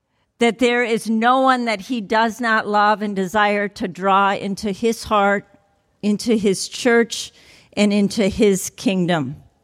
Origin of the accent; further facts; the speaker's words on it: Chicago, Illinois, United States; I grew up in the Chicago area as a young Jewish girl.